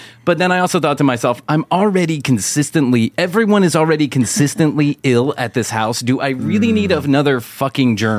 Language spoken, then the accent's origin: English; Chicago, Illinois, United States; I grew up in Chicago. I went to Catholic school just like you did, and everybody smoked.